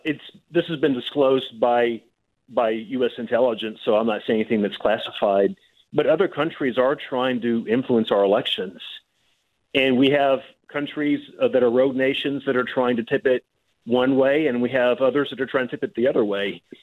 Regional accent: Paducah, Kentucky, United States; I grew up in Paducah. I registered to vote in Paducah, and then I went to college in Louisville. And I chose to stay a resident of McCracken County and vote there

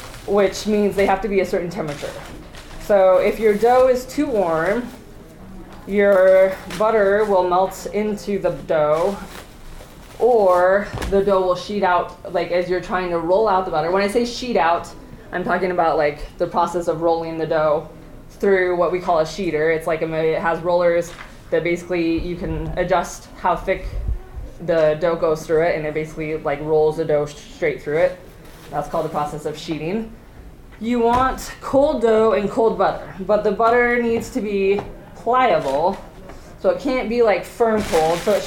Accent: Montana, United States; also born or lived in France / New York / San Francisco; And I actually grew up in Montana. I grew up near Great Falls. And I spent a lot of time away. I went lived for a year in France.

